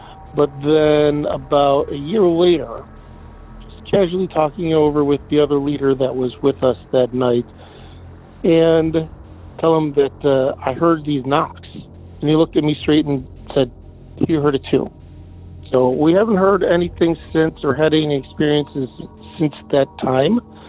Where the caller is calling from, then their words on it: Depew, New York, United States; I'm calling from Depew, New York, just out of Buffalo.